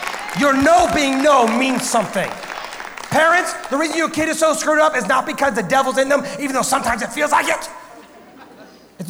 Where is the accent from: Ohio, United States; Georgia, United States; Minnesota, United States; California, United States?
Ohio, United States; I grew up in the Midwest in Ohio, and there is a theme park named Cedar Point.